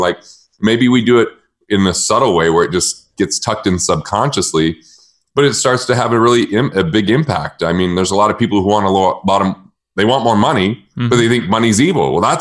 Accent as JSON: {"language": "English", "country": "United States", "said": "And before I thought, I'm an American and America's the only country and it's the best."}